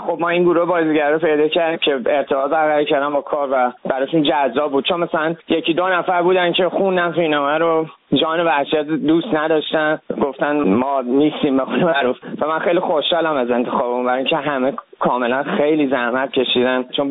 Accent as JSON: {"language": "Persian", "country": "Iran", "tie": "born or raised there", "said": "من چون 18 روزه است تو ایران زندگی کردم، بزرگ شدم"}